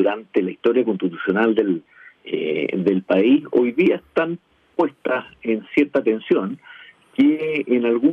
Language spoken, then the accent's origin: Spanish; Chile; como chilenos